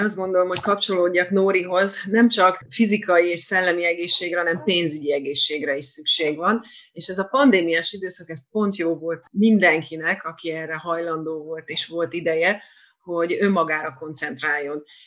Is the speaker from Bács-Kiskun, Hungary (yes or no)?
yes; Kecskemét, Bács-Kiskun, Hungary; Ilyen szempontból, hogy Kecskeméten vagyunk, ugye mindannyian kecskemétiek vagyunk